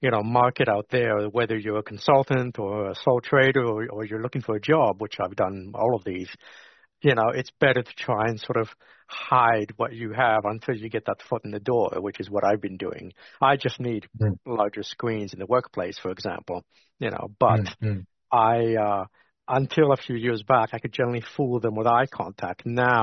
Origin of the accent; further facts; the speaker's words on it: Canada; now in New Zealand; I'm a Gen Xer who's been around the world. You know, I'm from Canada and settled here in New Zealand for many years now.